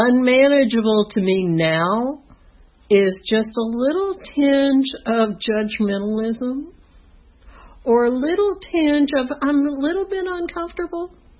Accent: Atlanta, Georgia, United States; I was born in 1955 in Atlanta at Crawford Long Hospital downtown. I grew up in Buckhead.

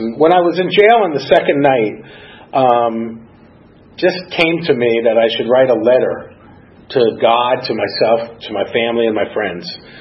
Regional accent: New Jersey, United States; born there; I was born in New Jersey to a middle-class family.

